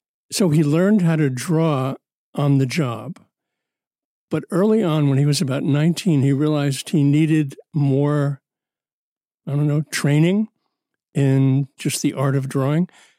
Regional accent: Brooklyn, New York, United States; As a kid growing up in Brooklyn, I remember what attracted me to the Nancy Sunday strip.

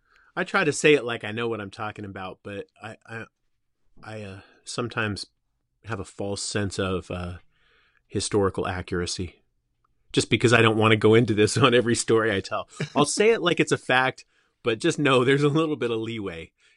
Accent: Simi Valley, California, United States; So I grew up in Simi Valley, which was on the edge of Ventura County.

